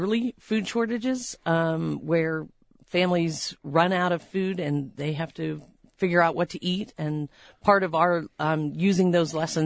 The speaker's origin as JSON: {"language": "English", "town": "Bradford Woods", "region": "Pennsylvania", "country": "United States", "lives_now": "Tucson, United States", "said": "I'm originally from Pennsylvania. Been here for 20 years. Love Tucson."}